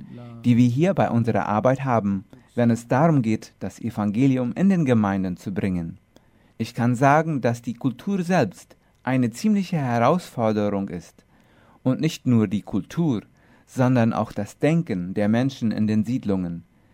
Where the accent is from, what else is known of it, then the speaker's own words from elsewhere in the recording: Luque, Central, Paraguay; moved away as an adult; Geboren und aufgewachsen bin ich in der Stadt Luque. Ich war dort, bis ich 18 Jahre alt war.